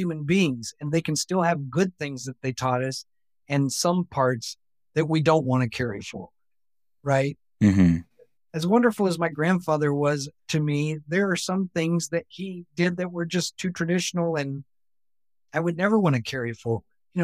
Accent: the South, United States; Which growing up in the South, I heard a lot, you know, you need to act like a lady.

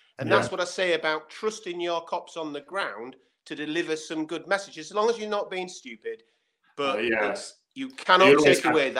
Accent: Yorkshire and the Humber, United Kingdom; I mean, as a Yorkshireman who drinks countless supplies of tea

